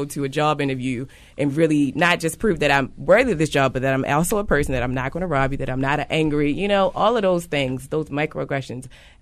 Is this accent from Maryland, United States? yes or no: yes; Baltimore, Maryland, United States; And it's kind of weird because growing up in Baltimore City, it's like, how could you not know?